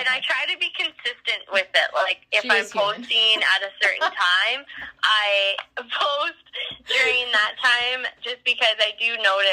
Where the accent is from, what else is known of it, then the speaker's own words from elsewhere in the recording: Canada; I am from Canada